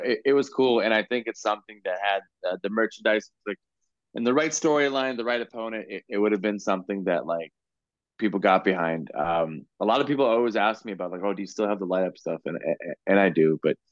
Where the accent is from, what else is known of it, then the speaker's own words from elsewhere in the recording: United States; growing up in America … wasn't warmly received.